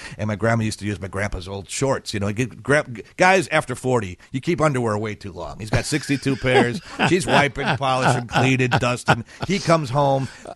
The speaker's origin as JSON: {"language": "English", "town": "Milwaukee", "region": "Wisconsin", "country": "United States", "tie": "born or raised there", "said": "My grandma was cold and German. I grew up in Milwaukee."}